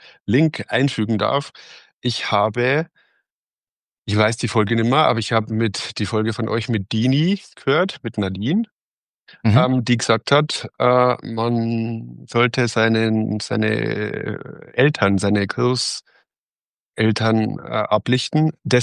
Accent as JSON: {"language": "German", "region": "Bavaria", "country": "Germany", "tie": "born or raised there", "said": "Also ich bin ein Mensch, der in Bayern geboren wurde. Ich wurde so erzogen, ich bin hier aufgewachsen, ich finde das total schön."}